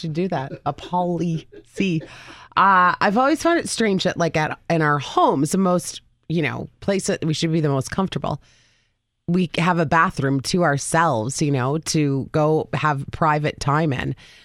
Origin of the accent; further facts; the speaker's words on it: Canada; And we're Canadian, so we are polite to a fault, or so the world thinks.